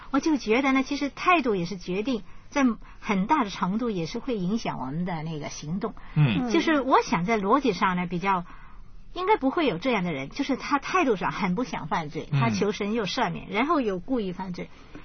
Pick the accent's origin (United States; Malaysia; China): China; Guangdong; 我们广东人一句话叫预防胜于治疗。